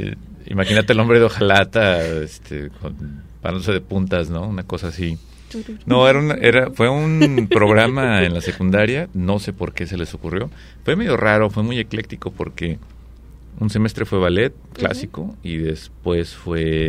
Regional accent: Mexico; yo soy mexicano

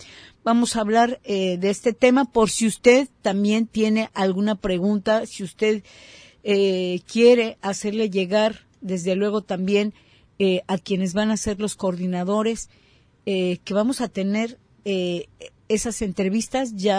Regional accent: Mexico

